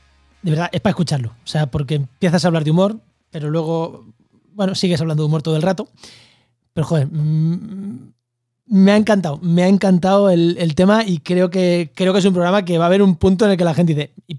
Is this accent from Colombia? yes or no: no; Albacete, Castilla-La Mancha, Spain; Yo soy de Albacete y vivo en Andalucía.